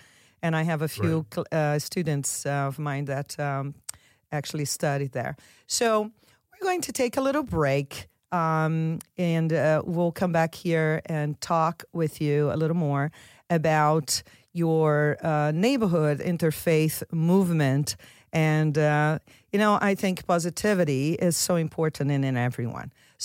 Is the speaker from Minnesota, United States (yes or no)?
no; Philadelphia, Pennsylvania, United States; I'm a Manayunk girl.